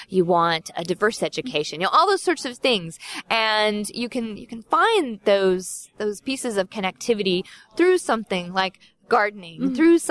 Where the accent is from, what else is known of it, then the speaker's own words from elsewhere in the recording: Iowa, United States; I grew up on a farm, and I have never known more connection to where my food comes from, to the land, to the impact I have on a day-to-day basis than you know, growing up on a farm and being an Iowan.